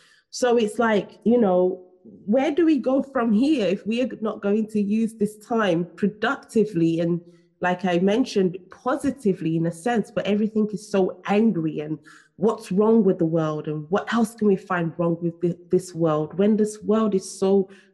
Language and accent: English; Nigeria; born there; I mean, I was born in Nigeria, I was born in Africa